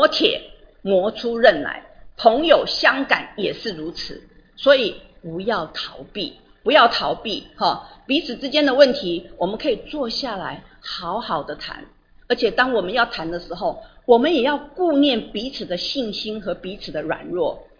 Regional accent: Taiwan; 我们台湾人讲世俗人

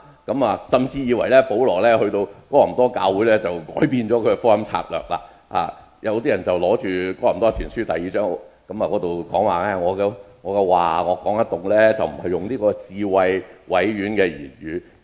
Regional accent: Guangdong, China; 我哋廣東人

